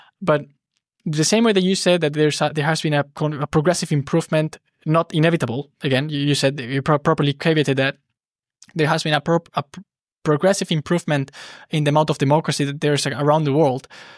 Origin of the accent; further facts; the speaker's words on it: Basque Country, Spain; moved away as an adult; now in Zurich, Switzerland; I come from Spain, particularly from the Basque country.